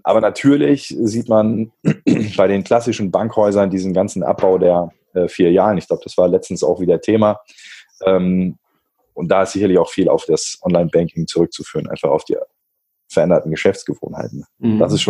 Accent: Flensburg, Schleswig-Holstein, Germany; also ich komme aus Flensburg

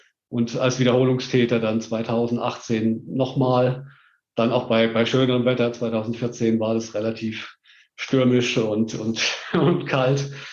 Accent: Heidelberg, Baden-Württemberg, Germany; Heidelberg-Halbmarathon natürlich in meiner Heimat

